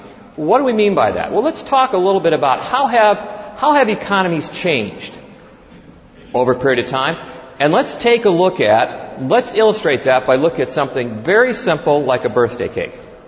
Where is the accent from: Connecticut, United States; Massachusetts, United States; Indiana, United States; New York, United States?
Indiana, United States; Indianapolis; For example, I'm from Indianapolis.